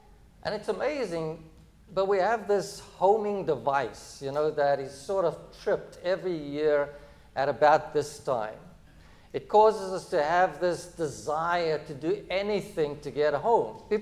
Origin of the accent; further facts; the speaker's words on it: South Africa; we open them on Christmas Eve because that's the way we grew up in South Africa.